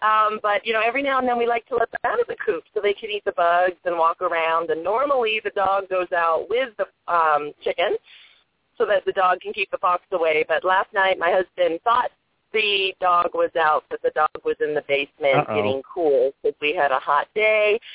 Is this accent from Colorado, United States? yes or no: yes; Aurora, Colorado, United States; from Aurora, Colorado